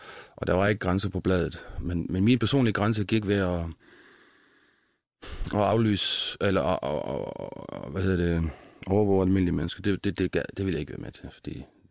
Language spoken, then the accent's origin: Danish; Jutland, Denmark; accent: Jutlandic; Jeg var en stout jyde, der forretningsmand, der var på rejse. Jeg taler jysk nu